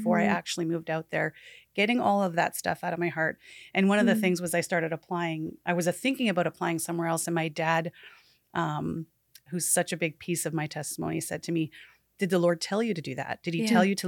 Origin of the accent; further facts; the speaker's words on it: Ontario, Canada; What I'm from Ontario